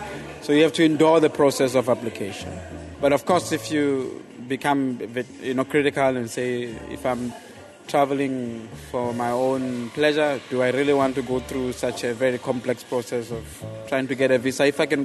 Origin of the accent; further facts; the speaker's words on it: South Africa; I have a South African passport because I'm South African.